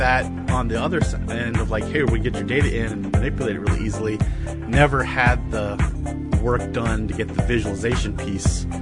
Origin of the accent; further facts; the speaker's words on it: the South, United States; mason jar because I'm from the South.